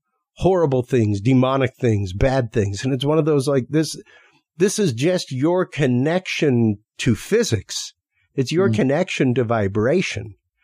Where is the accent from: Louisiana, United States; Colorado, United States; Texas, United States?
Louisiana, United States; because even myself as Cajun, we have in our culture, the traiteur